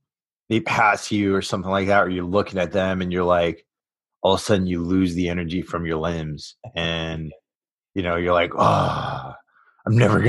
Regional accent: New York, United States; I remember when I was getting out, all my friends, cause I came from the New York City area.

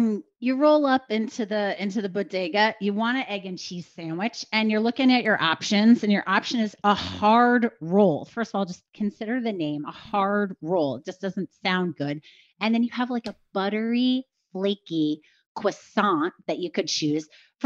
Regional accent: New York, United States; And again, like I said, I'm a New Yorker.

